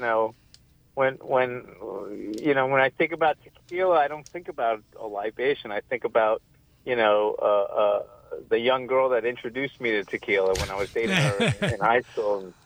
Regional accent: Brooklyn, New York, United States; I was born in Brooklyn and lived in New York my whole life, and I never really left.

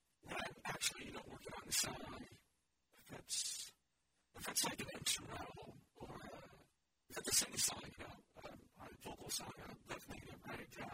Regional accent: Tokyo, Japan; now in Hawaii, United States; after moving out to Hawaii, because it's the environment is so different from where I grew up in Tokyo.

